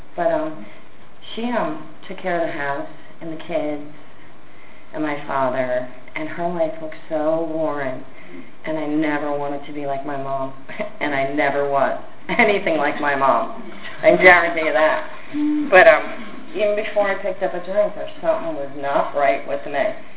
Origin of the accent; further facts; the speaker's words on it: New Jersey, United States; born there; And I was born in New Jersey. And we have a Jersey crew here.